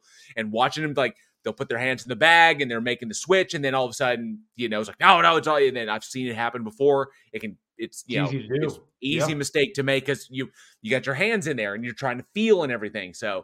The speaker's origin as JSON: {"language": "English", "region": "Texas", "country": "United States", "tie": "born or raised there", "said": "I think it's because I was in Texas, because I grew up in Texas and, you know, football two-a-days in the heat."}